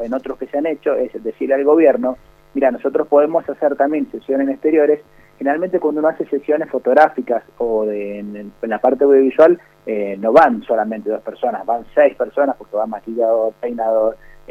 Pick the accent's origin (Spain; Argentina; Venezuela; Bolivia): Argentina; nosotros estamos tan cariñosos que somos argentinos en todos los ámbitos